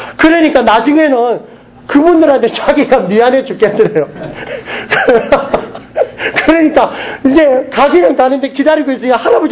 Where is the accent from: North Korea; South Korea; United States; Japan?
United States; 저도 미국 사람이니까